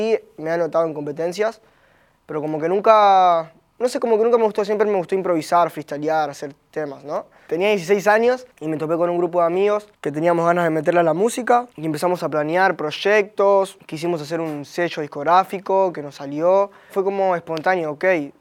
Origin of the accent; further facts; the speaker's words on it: Argentina; Me es orgullo decir soy argentino y hago esto.